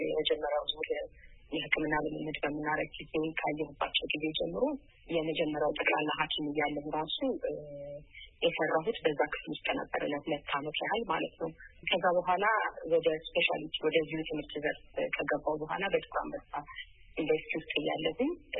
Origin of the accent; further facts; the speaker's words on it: Addis Ababa, Ethiopia; በዚሁ በአዲስ አበባ ኢትዮጵያ ውስጥ ተወልጄ በአዲስ አበባ ውስጥ ያደግኩት የተወለድኩት እንግዲህ በዚሁ አሁን በምሰራበት በቅዱስ ጳውሎስ ሆስፒታል ውስጥ ነበረ።